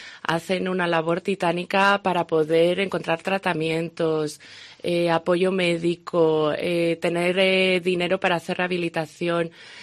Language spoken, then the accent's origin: Spanish; León, Castile and León, Spain; sobre todo como leonesa, ¿no?, poder recibir este premio de la ciudad de donde soy.